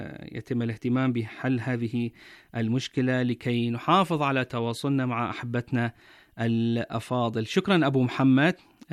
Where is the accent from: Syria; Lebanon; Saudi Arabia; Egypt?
Saudi Arabia; Qatif, Eastern Province; تحت 8 درجات مئوية عندنا في القطيف